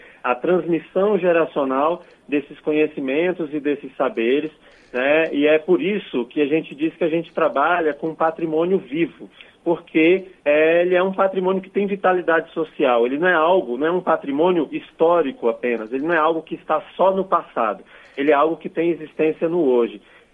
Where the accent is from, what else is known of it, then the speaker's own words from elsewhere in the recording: Brazil; eu, enquanto brasileiro, devo saber